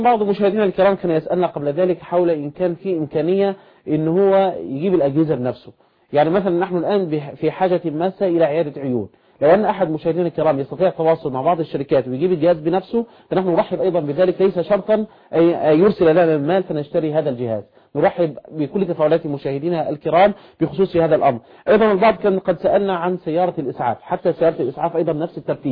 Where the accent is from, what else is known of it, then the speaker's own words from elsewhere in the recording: Mit Hadid, Dakahlia, Egypt; بقريتنا قرية ميت حديد مركز منية النصر محافظة الدقهلية